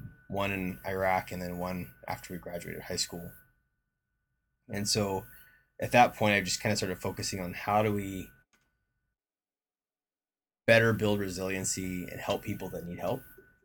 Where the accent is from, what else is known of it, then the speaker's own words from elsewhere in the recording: Oklahoma, United States; Yeah. So I grew up in Oklahoma.